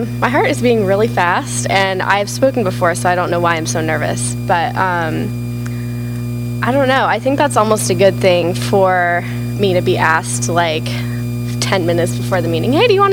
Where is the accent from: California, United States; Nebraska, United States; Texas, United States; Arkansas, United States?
Nebraska, United States; Omaha; I grew up in Omaha, Nebraska. I'm from the Midwest.